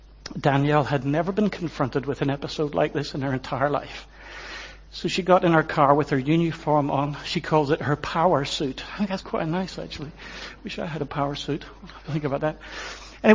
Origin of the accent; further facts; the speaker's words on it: Northern Ireland, United Kingdom; I'm an Ulsterman standing in front of you as a Protestant saying, I think he looks like Jesus.